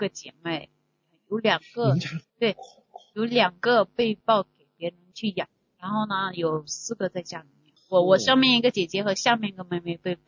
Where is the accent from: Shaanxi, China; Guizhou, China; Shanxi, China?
Guizhou, China; Zhijin; 我的老家在中国贵州省毕节市织金县